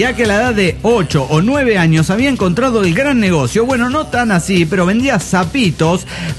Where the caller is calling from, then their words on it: Mar del Plata, Buenos Aires Province, Argentina; de Mar del Plata, Argentina.